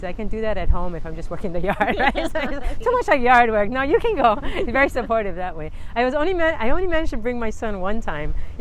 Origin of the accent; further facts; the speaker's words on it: Honolulu, Hawaii, United States; I grew up in Kaimuki and Honolulu, city girl, right? I graduated Kaimuki High, you know, 84. So I'm a city girl.